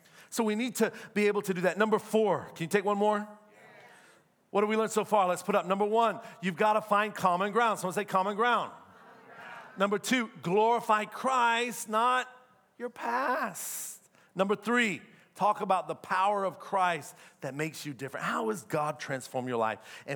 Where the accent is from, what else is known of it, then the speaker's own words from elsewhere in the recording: East Coast, United States; now in Orange County, United States; We don't have a lot of that in Orange County, but I grew up on the East Coast.